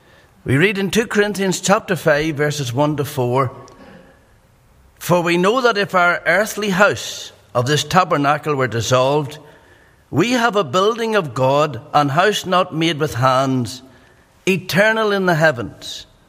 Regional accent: County Monaghan, Ireland; So I'm in good ground because I'm from Monaghan.

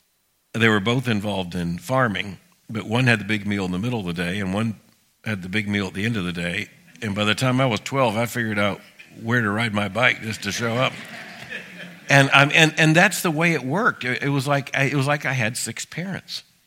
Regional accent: Florida, United States; And when I was a child growing up in Florida, both sets of my grandparents were so accessible to me that I could spend lots of the summer basically at their houses.

